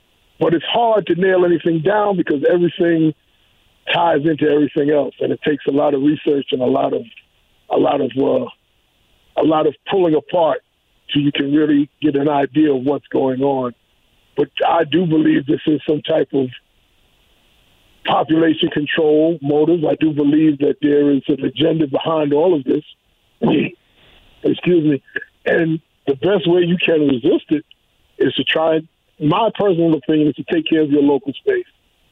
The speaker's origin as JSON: {"language": "English", "country": "United States", "said": "I'm an American. I don't know any other place. I don't care to know any other place. This is where my family comes from."}